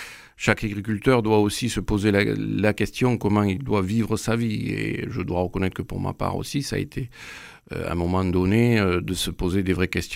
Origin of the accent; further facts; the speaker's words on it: Occitanie, France; Éleveur dans le Lot, oui, dans mon pays natal, sur la ferme familiale.